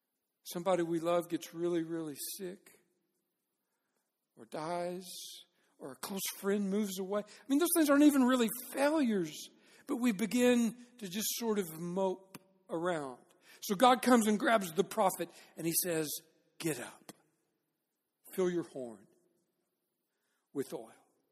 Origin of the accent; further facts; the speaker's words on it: Dallas, Texas, United States; like when I was a kid, I grew up around Dallas, and Dallas Cowboys were everything.